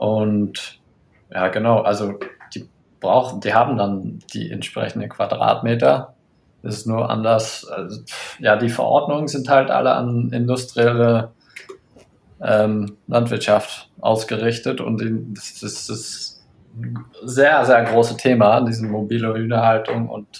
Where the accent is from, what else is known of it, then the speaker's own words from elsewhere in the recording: Northern Ireland, United Kingdom; ich bin auf dem Camp Hill aufgewachsen in Nordirland und da hatten wir einen großen, relativ großen Bauernhof, Kühe, Schweine, Hühner, Garten, das war alles biodynamisch.